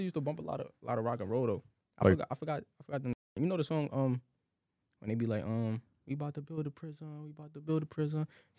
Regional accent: Brooklyn, New York, United States; Yeah, I grew up like in Crown Heights. You know, I was living with my grandma's.

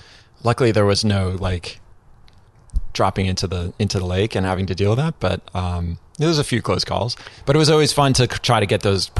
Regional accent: Connecticut, United States; I grew up in Connecticut.

